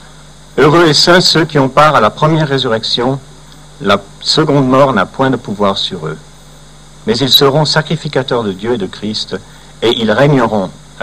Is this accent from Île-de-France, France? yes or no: yes; Versailles, Île-de-France, France; born there; c'est parce que je suis né à Versailles.